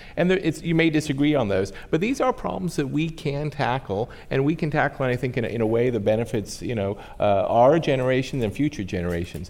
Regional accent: California, United States; I grew up in California.

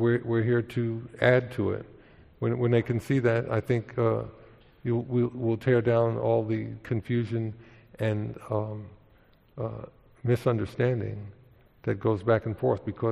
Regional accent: Harlem, New York, United States; So, you know, I was born and raised in Harlem. You know, I'm very proud of that.

